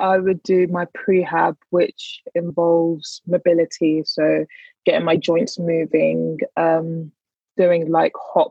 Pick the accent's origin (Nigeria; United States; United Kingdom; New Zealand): Nigeria; because I'm Nigerian. So a lot of our meals are plant-based.